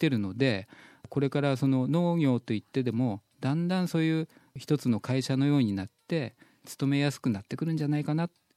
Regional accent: Yao, Osaka, Japan; あの私の出身の八尾にも大きいそのキノコの工場が一つありますね

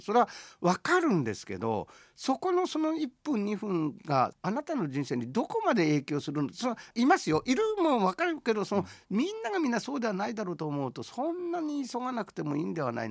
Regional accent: Toyama, Japan; 僕はその富山の街の特に僕言っちゃなんですけど西町の生まれなので

